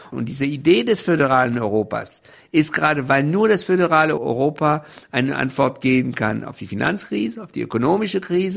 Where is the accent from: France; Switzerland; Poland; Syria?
France; now in Germany; also meine Eltern sind ja 33 aus Deutschland geflohen. Ich bin in Frankreich zuerst aufgewachsen, dann nicht in Deutschland.